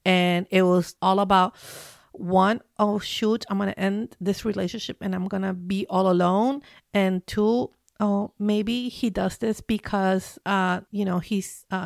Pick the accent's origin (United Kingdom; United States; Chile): Chile; even though I'm from Chile and I was, you know, I grew up there, just being there.